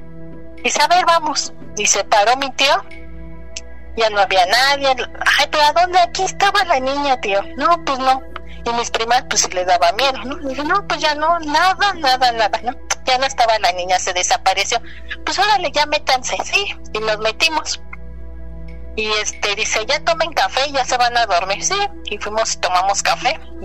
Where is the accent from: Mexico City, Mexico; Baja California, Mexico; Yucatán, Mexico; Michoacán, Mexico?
Mexico City, Mexico; San Lorenzo Acopilco; nosotros somos del pueblo de San Lorenzo Acopilco, por allá por Coajimalpa.